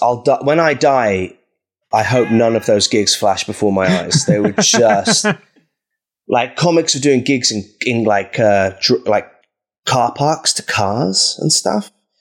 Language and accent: English; Norwich, East of England, United Kingdom; Well, I grew up in Norwich